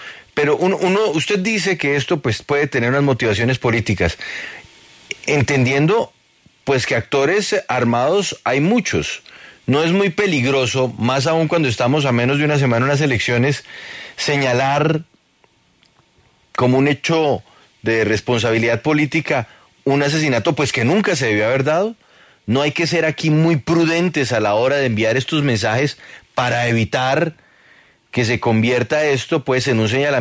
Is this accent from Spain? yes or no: no; Colombia; como colombianos lo que debemos es proteger la vida